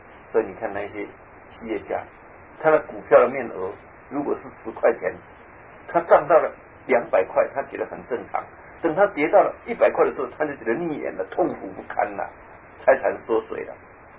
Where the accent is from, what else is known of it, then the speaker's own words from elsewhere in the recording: Yilan County, Taiwan; 尤其在我们乡下那个地方，在宜兰县那个地方，几乎都是过这样的日子。